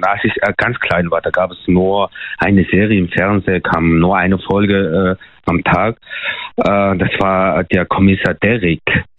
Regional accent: Mongolia; German is a second language; now in Germany; ich komme ursprünglich aus der Mongolei

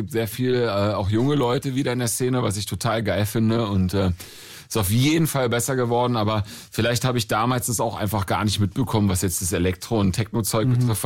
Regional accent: Berlin, Germany; ich komme aus dem Süden

